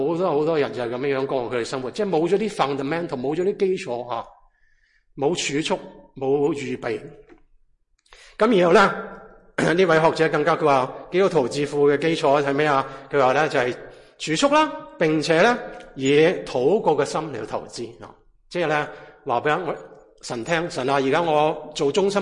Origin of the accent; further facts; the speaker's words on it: United States; 讲下我哋美国人而家嘅情况吓